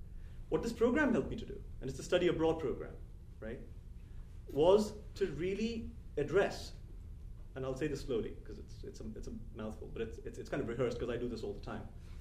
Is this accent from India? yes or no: yes; India; moved away as an adult; now in United States; I was brought up in India, and I went to grad school in the US.